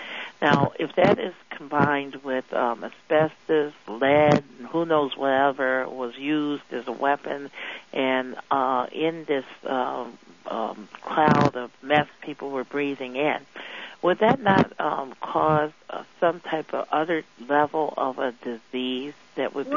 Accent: Illinois, United States; I'm a whistleblower from Illinois.

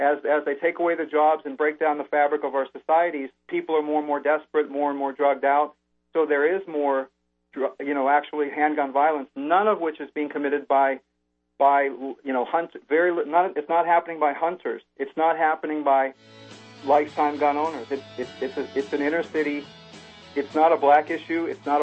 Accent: Pennsylvania, United States; I'm from Pennsylvania, which is sometimes called Pennsylvania or because we're said to be Pittsburgh and Philadelphia with Kentucky in the middle.

